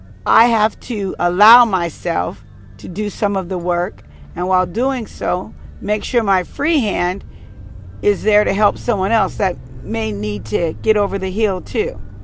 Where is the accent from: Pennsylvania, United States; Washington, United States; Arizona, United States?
Washington, United States; Seattle; I'm from Seattle, Washington, and there are heels there that I forgot all about until I went to visit this summer